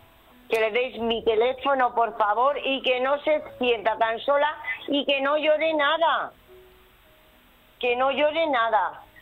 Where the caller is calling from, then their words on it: Murcia, Region of Murcia, Spain; de Murcia.